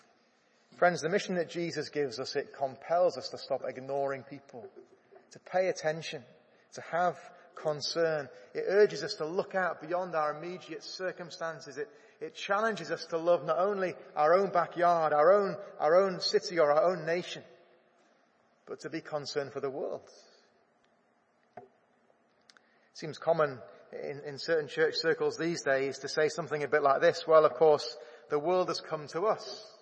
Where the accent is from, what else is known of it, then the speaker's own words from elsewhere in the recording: United Kingdom; We're not saying we're better because we're British or something like that.